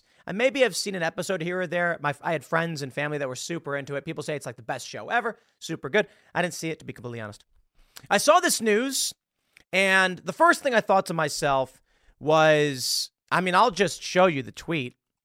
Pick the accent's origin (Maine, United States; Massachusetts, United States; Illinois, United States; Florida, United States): Illinois, United States; Chicago; Hooker, it's the word that we used growing up in Chicago.